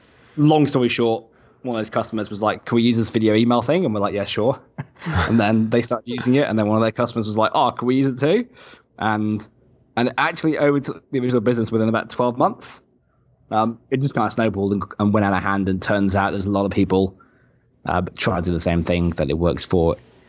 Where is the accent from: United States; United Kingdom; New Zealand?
United Kingdom; England; now in Australia; Like I'm English myself